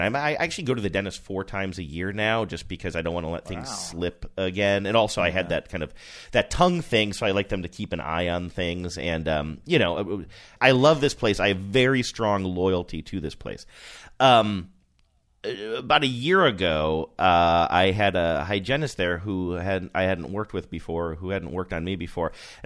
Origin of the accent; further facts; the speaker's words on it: Midwest, United States; I'm like, I am from the Midwest, and I still don't.